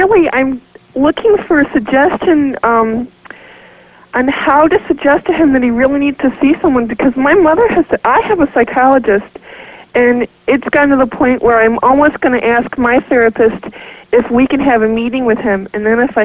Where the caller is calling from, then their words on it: New York, United States; Hello, Dr. Rose. Hello. I'm calling from Central New York.